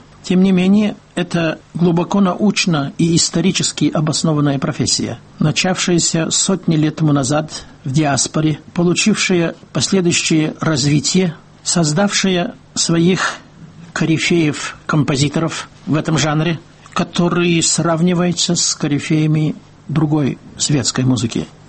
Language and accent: Russian; Riga, Latvia; also born or lived in Soviet Union; приезжавшим на гастроли в Ригу, мой родной город.